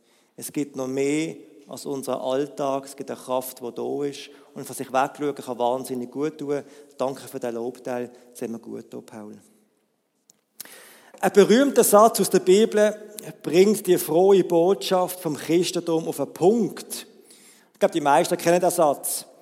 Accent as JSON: {"language": "German", "town": "Basel", "region": "Basel-Stadt", "country": "Switzerland", "said": "dann hat ich als Basler 5 Minuten, habe ich es erklärt."}